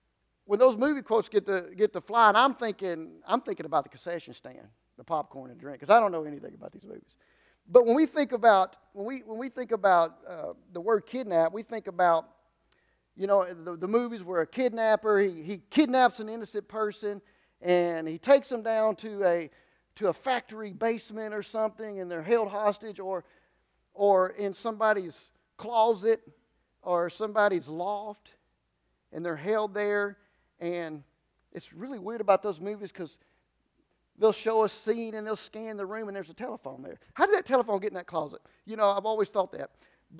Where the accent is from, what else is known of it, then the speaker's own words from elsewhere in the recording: Wynn, United States; I grew up in Wynn. We would go to Four City. That's where the stamp store was.